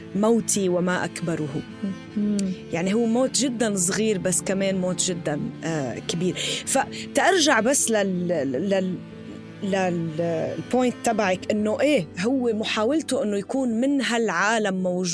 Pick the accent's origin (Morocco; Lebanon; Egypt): Lebanon; Tripoli, North Governorate; أنا من طرابلس وكتير بحب قلعة طرابلس